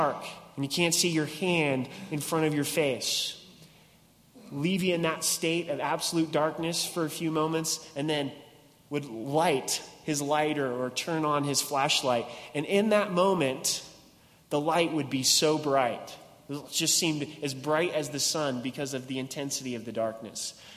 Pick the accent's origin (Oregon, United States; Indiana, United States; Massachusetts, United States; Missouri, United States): Oregon, United States; Growing up in Southern Oregon, there were the Oregon Caves.